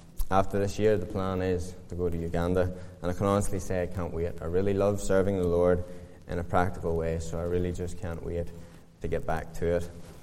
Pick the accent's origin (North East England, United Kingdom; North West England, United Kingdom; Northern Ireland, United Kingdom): Northern Ireland, United Kingdom; Comber; born there; Very happy to have either. I was born in Cumber in 1984, and I've attended the Newton Arch and Cumber Free Presbyterian Church most of my life.